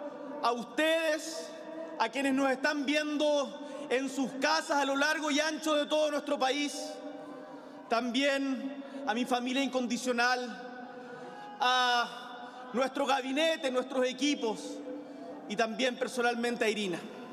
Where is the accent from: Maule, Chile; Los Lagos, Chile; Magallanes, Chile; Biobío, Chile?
Magallanes, Chile; Las caras de las zonas más aisladas de nuestro país, como el Magallanes, de donde vengo.